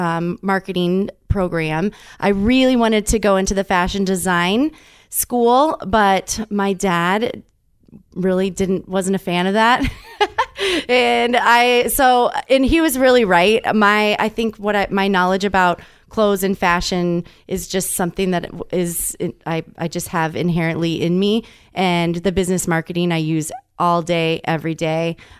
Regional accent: Holstein, Iowa, United States; Well, I'm from Holstein, Iowa, about 40 minutes east of Sioux City. I grew up there with my parents.

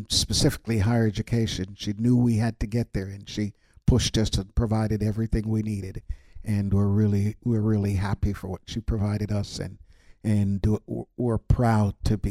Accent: Brooklyn, New York, United States; also born or lived in Jamaica; So, I was born in Jamaica, island of Jamaica. Grew up in Brooklyn, New York. Came to this country with my mom, who at the time only had an eighth grade education.

